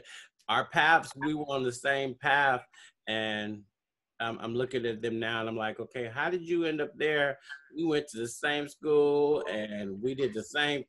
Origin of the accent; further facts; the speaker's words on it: Oakland, California, United States; So I went to school in Oakland because I grew up in Oakland.